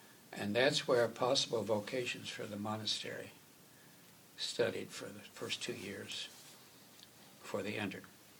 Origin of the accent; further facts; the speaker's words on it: New Jersey, United States; also born or lived in Maryland; I had come from Jersey, and I had not left it. Now I came from Maryland, didn't I?